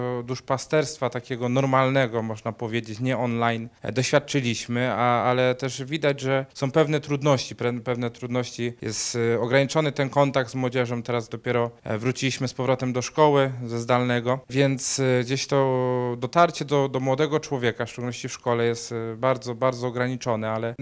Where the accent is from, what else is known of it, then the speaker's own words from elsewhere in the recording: Ostrów Wielkopolski, Greater Poland Voivodeship, Poland; pochodzę z Ostrowa